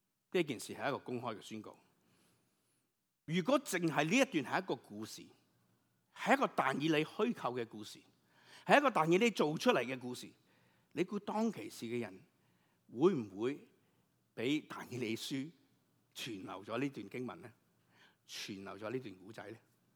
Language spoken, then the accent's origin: Cantonese; China; 可能我哋中國人咧，美國西方可能會詳細啲